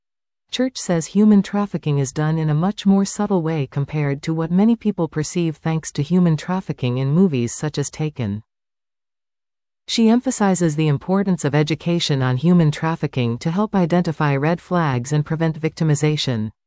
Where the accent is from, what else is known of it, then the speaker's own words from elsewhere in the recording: Ontario, Canada; I'm from Northern Ontario. I grew up in a community that has a population of 1,500 people